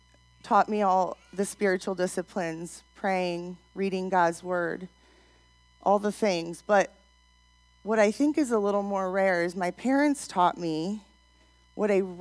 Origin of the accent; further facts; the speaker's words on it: Princeton, Illinois, United States; That's the house I grew up in on the left. My parents still live in the same house today. I grew up in Princeton, Illinois.